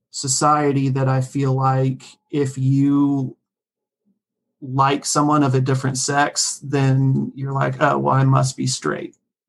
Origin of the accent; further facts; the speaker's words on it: Blue Ridge Mountains, United States; I grew up in the Blue Ridge Mountains